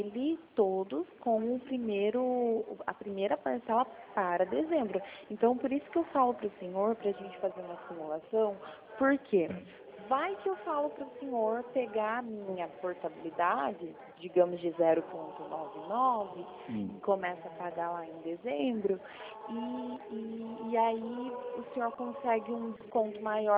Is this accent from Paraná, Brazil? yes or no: yes; Toledo, Paraná, Brazil; eu sou aqui de Toledo.